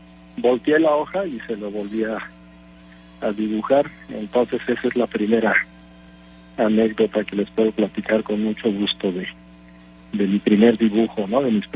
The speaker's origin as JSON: {"language": "Spanish", "region": "Campeche", "country": "Mexico", "tie": "born or raised there", "also_born_or_lived": "Mexico City", "said": "Mis padres son de Quintana Roo, yo nací en el DF. A los 4 años regresamos a Campeche."}